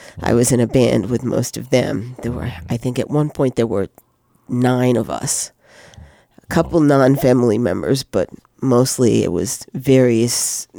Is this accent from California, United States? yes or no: no; Medford, Massachusetts, United States; also born or lived in Boston; I grew up sort of in three places. I was born in Boston, grew up in West Medford.